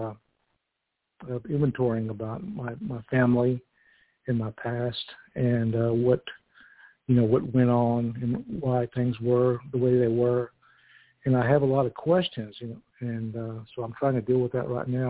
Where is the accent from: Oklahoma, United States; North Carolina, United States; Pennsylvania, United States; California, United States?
Oklahoma, United States; I'm from Oklahoma. I'm a member of the Pawnee Kickapoo Nations of Oklahoma.